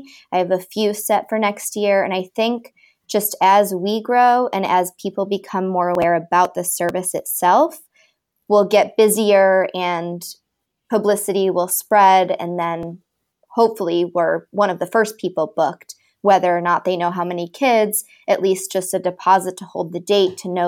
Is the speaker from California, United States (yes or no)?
no; Michigan, United States; So I grew up in Michigan. So it was kind of just an easy place to start it.